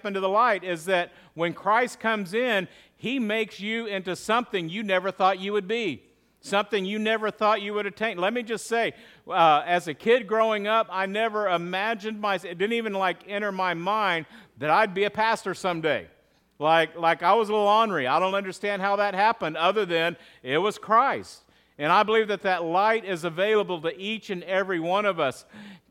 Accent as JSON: {"language": "English", "region": "Texas", "country": "United States", "tie": "born or raised there", "said": "And listen, I grew up in West Texas, and we were close enough to Carlsbad, New Mexico"}